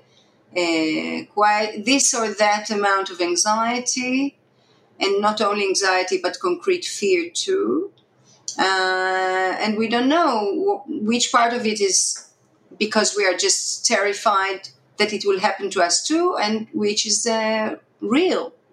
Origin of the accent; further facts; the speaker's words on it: Israel; I was raised in Israel, so the day comes every now and then.